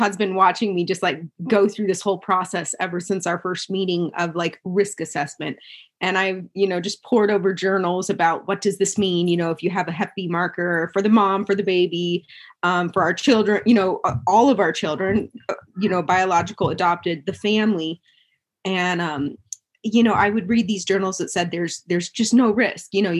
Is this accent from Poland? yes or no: no; Hong Kong; born there; also born or lived in mission field; I grew up on the mission field. I was born in Hong Kong. My parents were missionaries